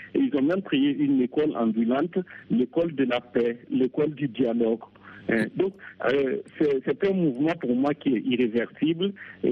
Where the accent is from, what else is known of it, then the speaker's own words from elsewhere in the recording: Burkina Faso; Moi je viens du Burkina